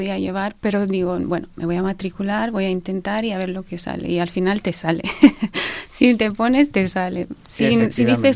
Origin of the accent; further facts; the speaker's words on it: Romania; Sí, pues yo soy de Rumanía y, bueno, estudié el grado de Ciencia y Tecnología de los Alimentos y el máster ahí.